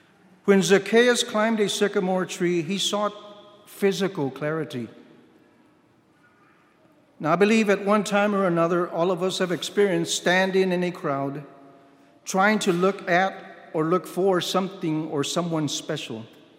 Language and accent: English; Austin, Texas, United States; I was born and raised in East Austin and lived in a small home with my parents and five siblings.